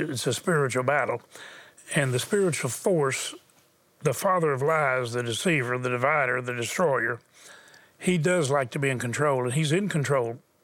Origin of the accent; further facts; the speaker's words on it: Houston, Texas, United States; born there; I was born in Houston and the product of a rape.